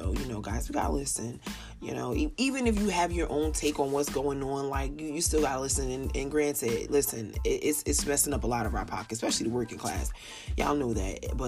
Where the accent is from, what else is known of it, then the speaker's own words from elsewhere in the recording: New Jersey, United States; Did not know. We're from New Jersey. We drive.